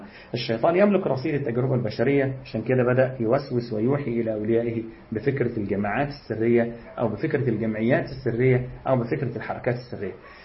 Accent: Egypt; وإحنا عشان مصريين فبنقول جيم

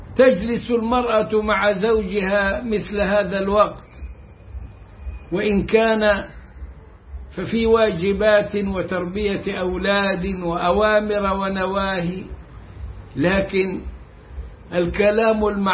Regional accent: Egypt; والآن عندنا في مصر

